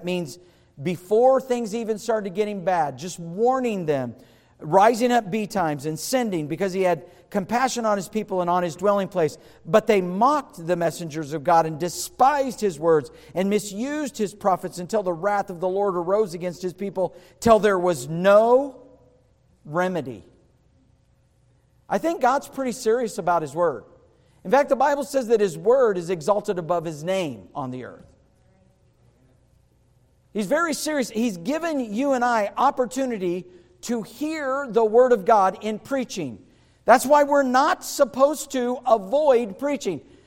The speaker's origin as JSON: {"language": "English", "region": "the South", "country": "United States", "tie": "born or raised there", "said": "I grew up in church. My dad was a good preacher. I heard it. Hot and heavy. I grew up in the South."}